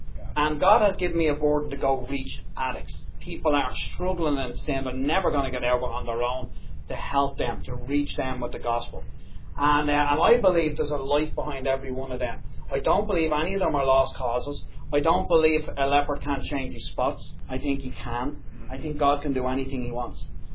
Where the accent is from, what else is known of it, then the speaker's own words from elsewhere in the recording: Tallaght, Leinster, Ireland; I was brought up in Talla in a place called Jobstown.